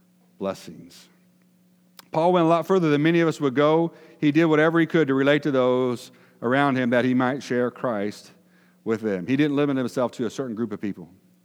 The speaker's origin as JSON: {"language": "English", "town": "Decatur", "country": "United States", "tie": "born or raised there", "said": "I grew up in Decatur and just good old blue-collar, hardworking people, not the wealthiest of the wealthy, not the poorest of the poor."}